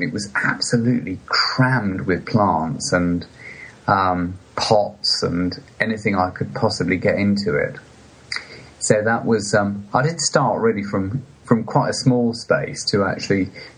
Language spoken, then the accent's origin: English; West Midlands, United Kingdom; And I grew up in the Midlands, sort of in the heart of England, in Warwickshire. And I grew up in a very sort of typical semi-detached house.